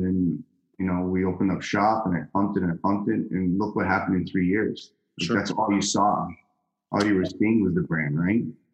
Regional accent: Scarborough, Ontario, Canada; I grew up in Midland Lawrence. I was a Scarborough kid for the most of my part of my life

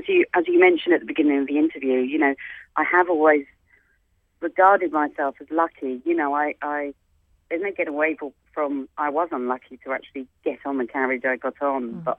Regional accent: London, United Kingdom; London, you know, my hometown, would actually host the Olympics and Paralympics in 2012.

